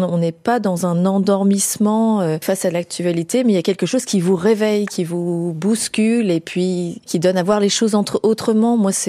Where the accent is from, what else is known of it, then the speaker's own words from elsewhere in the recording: Auvergne-Rhône-Alpes, France; comme je suis de Haute-Savoie